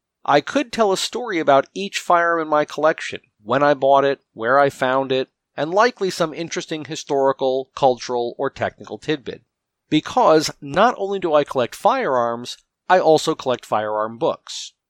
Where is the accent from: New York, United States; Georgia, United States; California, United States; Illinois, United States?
New York, United States; Manhattan; As I've mentioned, I grew up in Manhattan, where legally owned firearms are pretty scarce.